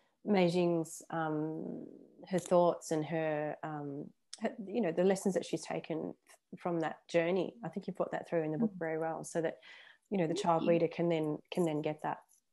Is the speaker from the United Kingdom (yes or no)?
yes; England, United Kingdom; because, you know, being English people aren't particularly physically affectionate either.